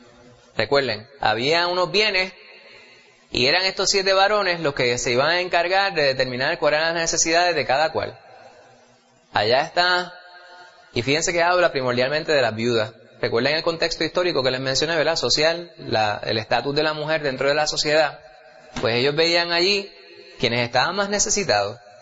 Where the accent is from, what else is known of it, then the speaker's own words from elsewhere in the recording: New York, United States; yo soy New Yorican dentro de esa categoría, ¿verdad? Yo nací en Nueva York de padres puertorriqueños.